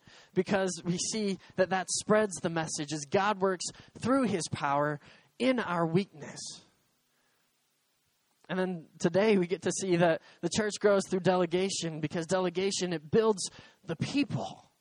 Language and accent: English; United States; I'm an American. And I'll admit, Americans don't know everything, and Americans can't do everything in the world.